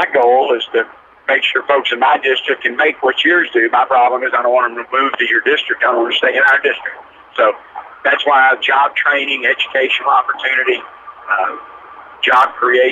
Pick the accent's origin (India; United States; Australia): United States; Houston, Texas; I grew up in Northside Houston.